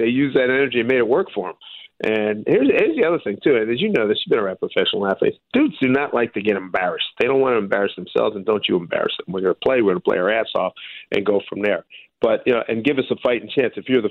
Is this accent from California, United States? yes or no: no; Philadelphia, Pennsylvania, United States; I'm a lot older than you. I grew up in Philly.